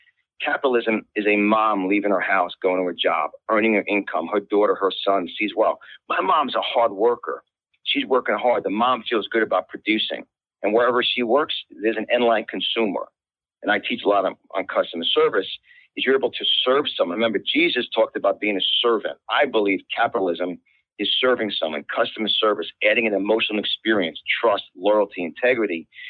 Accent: New York, United States; accent: New York; My accent from New York. I'm an Italian. My family is full-blooded Italian.

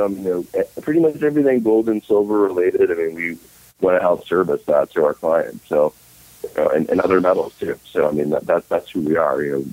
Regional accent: New Orleans, Louisiana, United States; Cynthia was born in Texas, and I grew up in New Orleans

